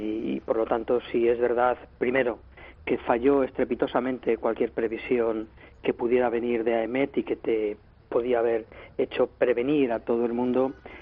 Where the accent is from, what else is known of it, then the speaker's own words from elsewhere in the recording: Valencian Community, Spain; Y eso a mí que me tiene entristecido porque, como valenciano